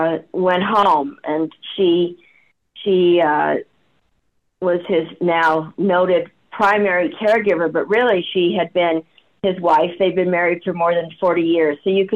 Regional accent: Canada; He got to a rehabilitation hospital that was in Chicago, even though we're from Canada.

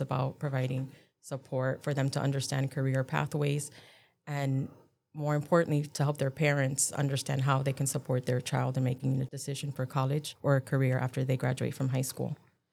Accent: Miami, Florida, United States; Well, first, I was born and raised in Miami.

